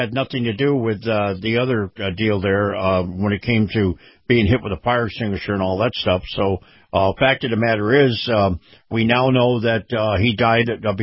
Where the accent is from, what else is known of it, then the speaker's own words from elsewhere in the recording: United States; I'm an American first, and everything else comes after that.